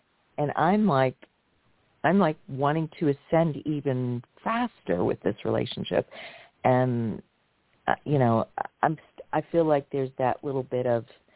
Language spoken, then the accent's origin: English; New York, United States; I'm originally from New York.